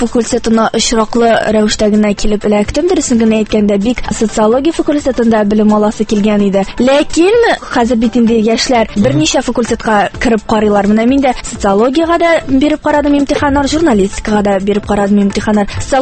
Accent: Kazan, Tatarstan, Russia; мин Казаннан, мәркәзебездән, 2-нче татар гимназиясендә белем алып чыктым.

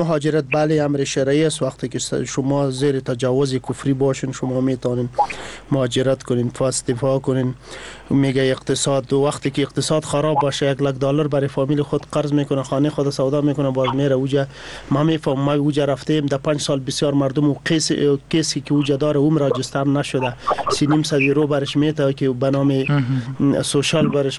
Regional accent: Afghanistan; ما همه افغان هستیم، یک ملت هستیم، مسلمان هستیم

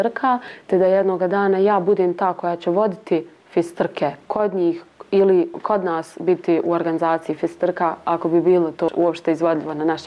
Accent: Sarajevo, Federation of Bosnia and Herzegovina, Bosnia & Herzegovina; rekla sam da dolazim iz Sarajeva

